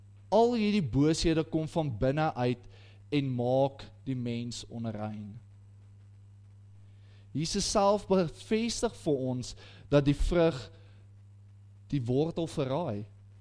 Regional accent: Polokwane, Limpopo, South Africa; now in Pretoria, South Africa; Ek kom van Pietersburg af waar die verkeer so erg raak, dat wanneer jy van die een kant van die dorp na die andere kant toe ry, neem dit jou 5 minute.

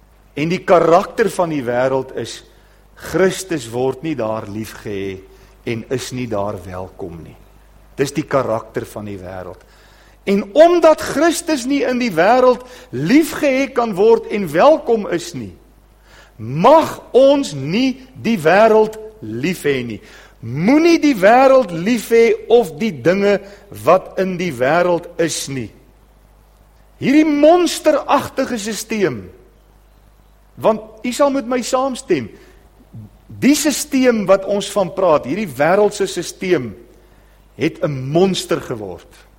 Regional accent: Brakpan, Gauteng, South Africa; Ek het in Brakpan groot geword.

